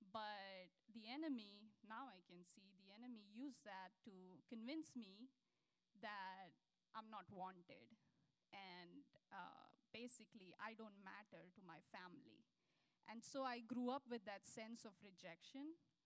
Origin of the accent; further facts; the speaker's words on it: India; moved away as an adult; now in United States; So like Pastor Scott shared, I come from India. I came to the U.S. in August of 2007, came to pursue a master's degree in computer engineering to SIU Carbondale.